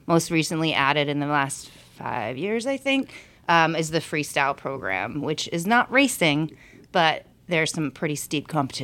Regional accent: Turner, United States; I grew up in Turner. I raced in Tripp and Lovett, and then I went to college at Syracuse University and raced there.

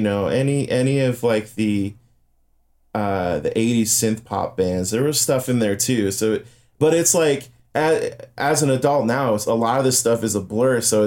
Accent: Flint, Michigan, United States; The guys, this is, look, I'm from Flint, Michigan.

